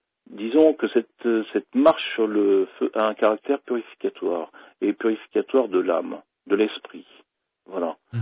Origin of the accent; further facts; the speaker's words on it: Île-de-France, France; accent: Parisian; Je garderai mon accent parisien, voilà